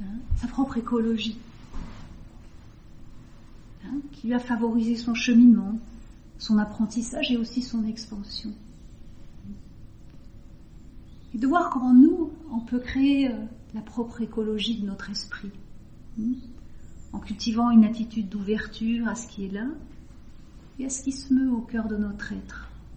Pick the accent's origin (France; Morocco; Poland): France; Auvergne-Rhône-Alpes; J'étais il y a quelques jours dans ma région natale, en Haute-Savoie